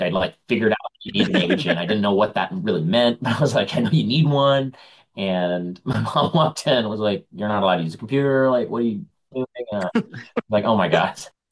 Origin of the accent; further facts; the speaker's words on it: Laguna Beach, California, United States; I'm from Laguna Beach.